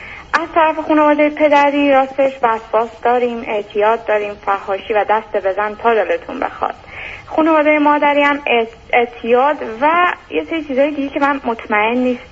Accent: Iran; moved away as an adult; now in Europe; از ایران که اومدم و ازدواج کردم، از ایران خارج شدم.

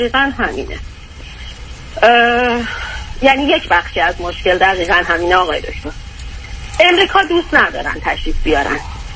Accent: Iran; moved away

